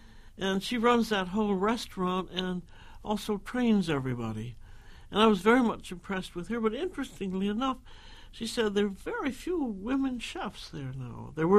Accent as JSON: {"language": "English", "country": "United States", "said": "we have a place in Santa Barbara, and I love living in Cambridge, and I'm very American."}